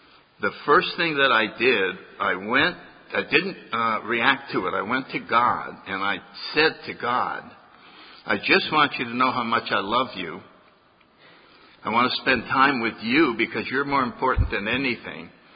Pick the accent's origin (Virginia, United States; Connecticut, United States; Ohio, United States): Connecticut, United States; New Haven; I grew up in New Haven, Connecticut, near where a lot of my relatives still live.